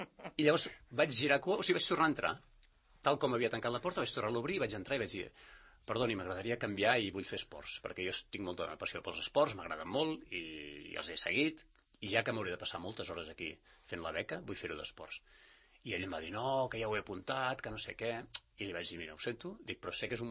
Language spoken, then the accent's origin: Catalan; Blanes, Catalonia, Spain; also born or lived in Girona; em vaig posar a treballar a la ràdio local a Blanes, que soc de Blanes, i allò entre Blanes i Girona vaig viure uns quants anys